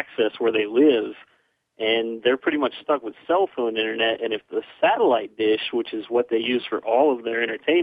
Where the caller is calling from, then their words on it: West Virginia, United States; from West Virginia.